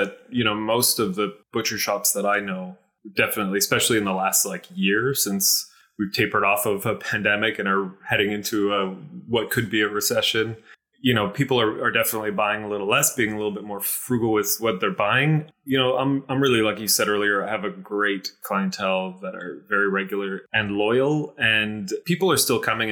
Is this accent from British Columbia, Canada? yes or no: yes; British Columbia, Canada; I grew up on the West Coast, actually, in a suburb of Vancouver.